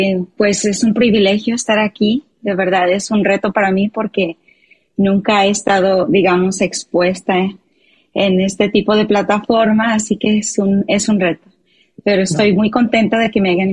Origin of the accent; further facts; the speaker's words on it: Mexico; regresé, que estoy en México y la verdad ha sido verdaderamente como un refrigerio regresar acá a mi tierra